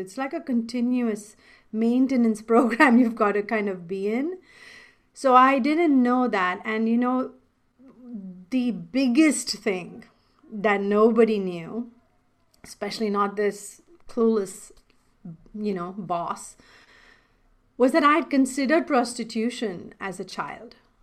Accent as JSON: {"language": "English", "country": "India", "said": "I remember, you know, I'm Indian. I'm from, like, grew up, raised, and went to school."}